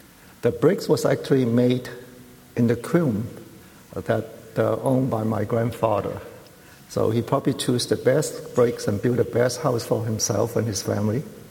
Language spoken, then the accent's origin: English; Hong Kong; I came from Hong Kong. Hong Kong is in the south of China. It's a very small place, measuring 20 miles by 20 miles.